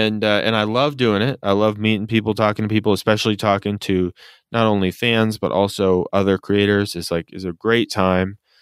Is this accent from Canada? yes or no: no; Spokane, Washington, United States; Well, I went to Lilac City Comic Con, which is in Spokane, Washington. That's my hometown